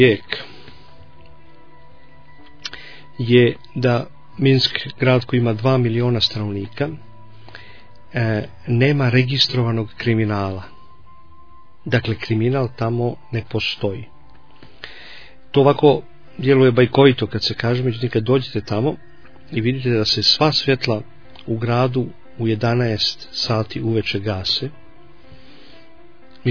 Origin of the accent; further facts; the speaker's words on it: Serbia; ja sam ti iz Srbije.